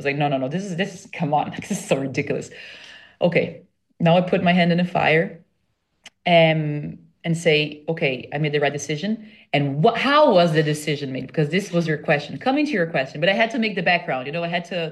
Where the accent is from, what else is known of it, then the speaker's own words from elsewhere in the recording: Brazil; I was away from Brazil, so it was very hard for me also to cope with that because I couldn't be together with her in presence.